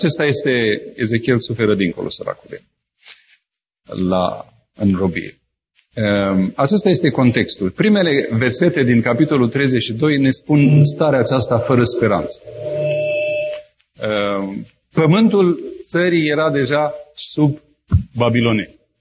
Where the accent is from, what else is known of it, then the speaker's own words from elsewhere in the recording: Bucharest, Romania; now in Moldova; Eu sunt în Moldova, am crescut la București